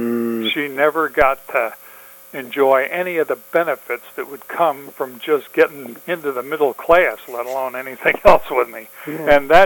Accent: New Jersey, United States; born there; Well, you know, I was born in New Jersey

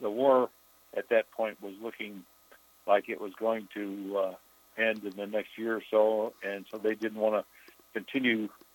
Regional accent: Charles City, United States; born there; So I was born in Charles City then.

